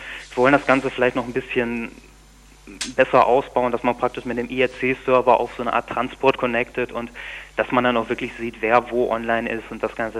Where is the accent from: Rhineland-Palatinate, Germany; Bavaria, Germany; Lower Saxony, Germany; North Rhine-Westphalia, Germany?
North Rhine-Westphalia, Germany; Münster; now in Bielefeld, Germany; Ja, ich komme aus Münster, ich wohne in Bielefeld